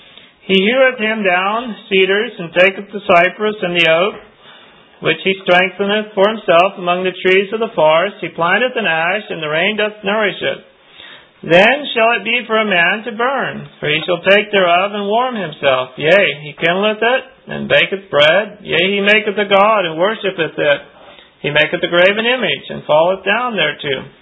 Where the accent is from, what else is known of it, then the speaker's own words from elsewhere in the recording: Missouri, United States; I grew up in Scotland County, Missouri, which was 80-some miles from here. But 10 years ago, I moved to Linn County.